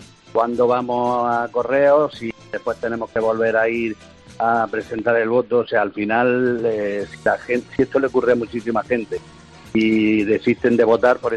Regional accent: Almería, Andalusia, Spain; De Almería, de Pino, de los...

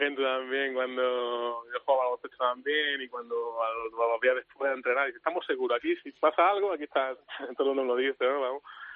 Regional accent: Melilla, Spain; soy melillense

